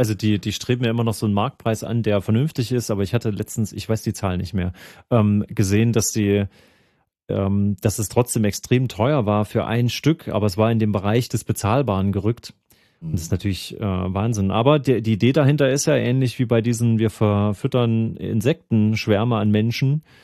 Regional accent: Thuringia, Germany; ich komme aus Thüringen.

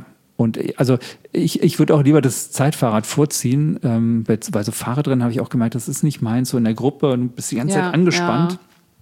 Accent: Berlin, Germany; born there; Also ich bin in Berlin geboren und wollte, glaube, ich brauche mal in Berlin. Aber ich bin kein richtiger Städter.

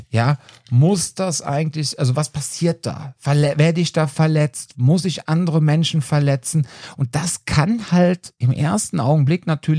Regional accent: Cologne, North Rhine-Westphalia, Germany; so als Kölner in Bad Münstereifel

